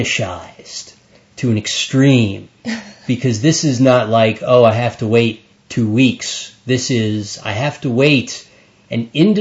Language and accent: English; United States; That, to me, as an American, of course, or maybe just as myself, this seems horrendously unhealthy.